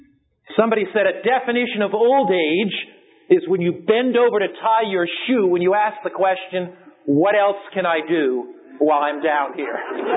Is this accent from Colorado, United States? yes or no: no; Los Angeles, California, United States; And I come from Los Angeles, where in Hollywood they're always having a new face.